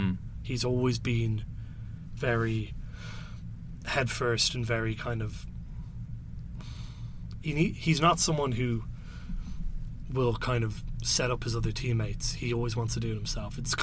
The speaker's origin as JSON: {"language": "English", "country": "Ireland", "said": "No, because I'm Irish."}